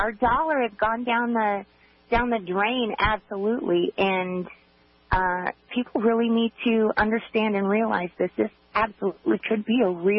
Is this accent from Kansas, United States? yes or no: yes; Garden City, Kansas, United States; Well, I grew up in Garden City, Kansas, and I was diagnosed with Crohn's disease in 2002.